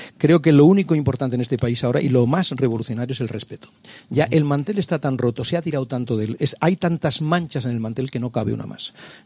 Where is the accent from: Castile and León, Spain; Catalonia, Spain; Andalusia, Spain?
Catalonia, Spain; yo soy catalán, como la gente sabe